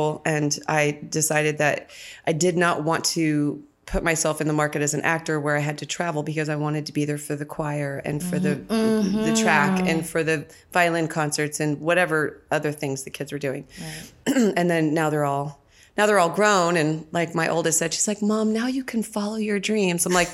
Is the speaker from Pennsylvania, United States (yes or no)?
no; Nashville, Tennessee, United States; also born or lived in Springfield, Missouri; And then I was raised in Nashville, Tennessee.